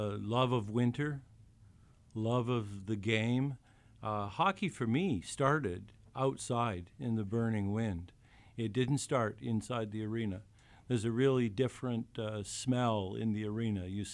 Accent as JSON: {"language": "English", "country": "Canada", "said": "I'm a Canadian, so it was cold where I was."}